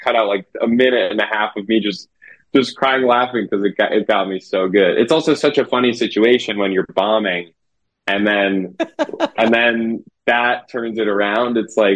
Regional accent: Philadelphia, Pennsylvania, United States; probably because I'm from Philadelphia, and Philadelphia is an upsetting place.

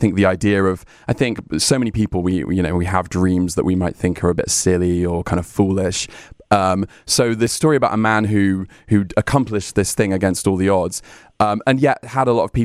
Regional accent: Oxford, South East England, United Kingdom; now in London, United Kingdom; I'm originally from Oxford, which is about an hour away from London, but now I live in London.

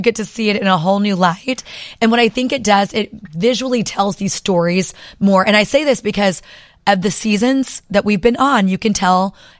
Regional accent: Oklahoma, United States; and I grew up in Oklahoma, so I'm not afraid to hold a goat

